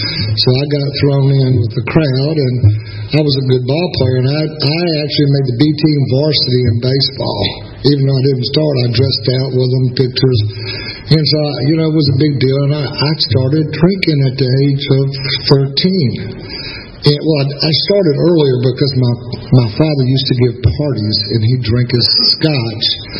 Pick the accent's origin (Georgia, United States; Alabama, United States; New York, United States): Georgia, United States; Atlanta; Anyway, I was born in Atlanta, May 15th, 1949. Y'all figure it out. I'm 62, going to be 63 years old.